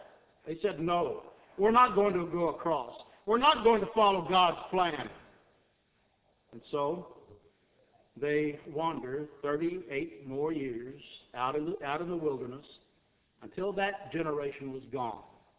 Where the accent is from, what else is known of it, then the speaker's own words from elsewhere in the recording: Texas, United States; Come from Central Texas. You know that I'm a Texan.